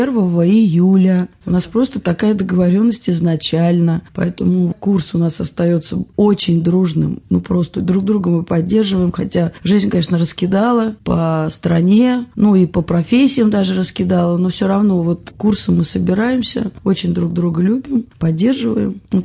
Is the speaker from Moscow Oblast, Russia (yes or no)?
yes; Ramenskoye, Moscow Oblast, Russia; потому что я и родилась в Раменском, и училась в Раменском.